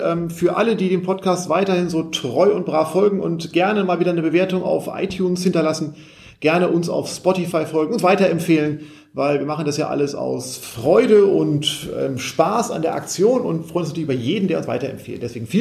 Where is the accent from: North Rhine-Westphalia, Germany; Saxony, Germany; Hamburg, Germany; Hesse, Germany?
Hamburg, Germany; als Hamburger freue ich mich natürlich